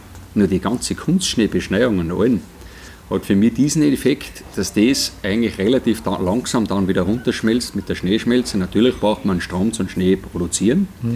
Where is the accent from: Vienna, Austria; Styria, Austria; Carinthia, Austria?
Styria, Austria; bin mitgezogen worden auf der Planei oben aufgewachsen am Fastenberg